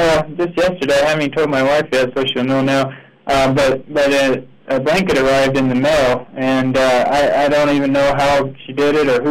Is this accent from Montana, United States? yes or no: yes; Helena, Montana, United States; No, I'm not. My wife is, but I grew up in Helena there, and actually Montana City, and then off to Helena High.